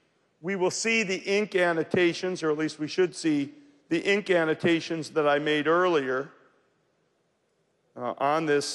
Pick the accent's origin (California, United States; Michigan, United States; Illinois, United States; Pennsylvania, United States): Michigan, United States; Detroit; They're the Tigers. I'm from Detroit. I've already pinned the Tigers.